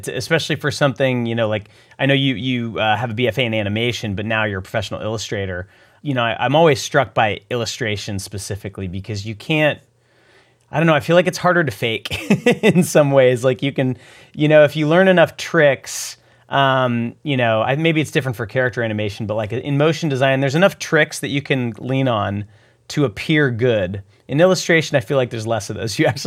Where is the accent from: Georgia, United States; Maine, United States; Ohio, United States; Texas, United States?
Texas, United States; Fort Worth; I grew up in Texas, and there weren't like a ton of Mormons in my town in Fort Worth